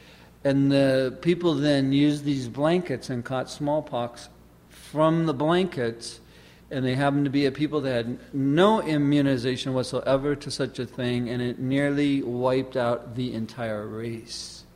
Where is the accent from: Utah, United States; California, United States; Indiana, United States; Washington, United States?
California, United States; also born or lived in Hawaii; I grew up in California where a lizard is a lizard. Get rid of them.